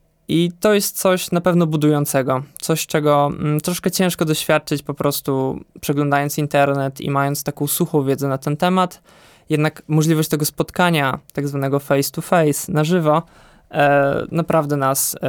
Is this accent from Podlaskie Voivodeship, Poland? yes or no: yes; Siemiatycze, Podlaskie Voivodeship, Poland; ja pochodzę z Siemiatycz, tutaj z Podlasia